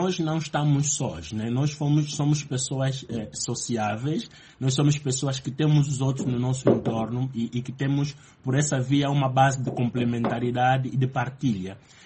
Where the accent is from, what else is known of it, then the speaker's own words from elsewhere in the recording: Angola; eu sou de Angola